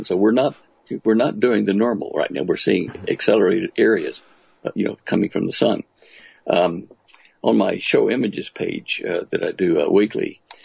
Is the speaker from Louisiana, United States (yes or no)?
no; Dallas, Texas, United States; I didn't recognize even my hometown, their Dallas.